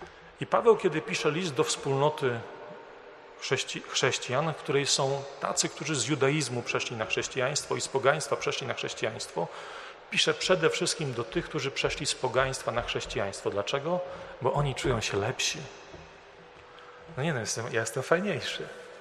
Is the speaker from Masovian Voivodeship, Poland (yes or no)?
yes; Warsaw, Masovian Voivodeship, Poland; Ja pochodzę z Warszawy, o czym pewnie większość z was wie. Urodziłem się na Służewie, nie na Służewcu, tylko na Służewie.